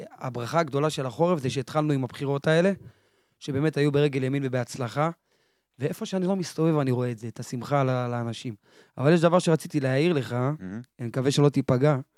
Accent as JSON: {"language": "Hebrew", "town": "Ashdod", "region": "Southern District", "country": "Israel", "tie": "born or raised there", "said": "ותדע לך שאני גדלתי באשדוד"}